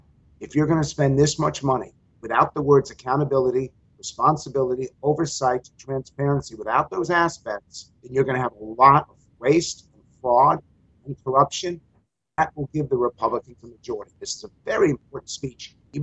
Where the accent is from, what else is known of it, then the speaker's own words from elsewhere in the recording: United States; As an American who spends a lot of time with the public from coast to coast